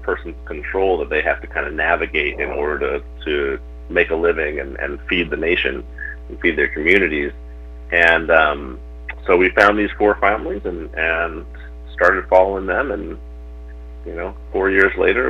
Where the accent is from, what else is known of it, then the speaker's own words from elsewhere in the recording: Chapel Hill, North Carolina, United States; I grew up in like around Chapel Hill, North Carolina. And so kind of more suburban city areas, but surrounded immediately by farms.